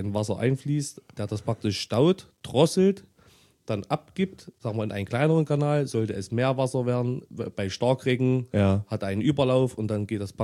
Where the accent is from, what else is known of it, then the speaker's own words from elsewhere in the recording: Herrengosserstedt, Saxony-Anhalt, Germany; Also, ich komme aus Herrengosserstädt. Das ist ein kleines Dörfchen südlich Sachsen-Anhalt, zur Grenze zu Thüringen.